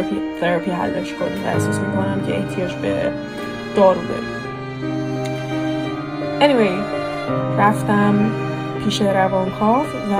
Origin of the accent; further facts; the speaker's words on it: Iran; خلاصه من اینجور بزرگ شد، من توی ایران بزرگ شدم.